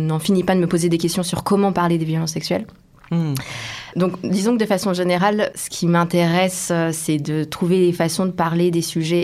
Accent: Mauritius; Tu viens d'où ? Ah, l'île Maurice.

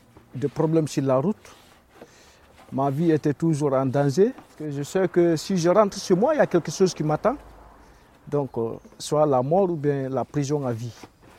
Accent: Guinea; Je viens de Guinée-Conakry. Ma vie était en danger, je ne pouvais pas y rester.

